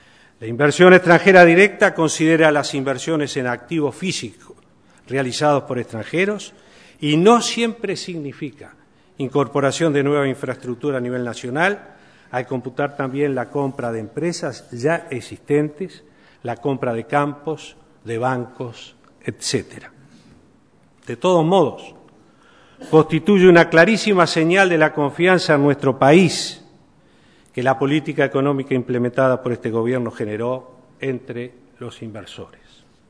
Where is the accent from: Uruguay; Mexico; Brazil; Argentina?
Uruguay; como presidente de la República y como ciudadano uruguayo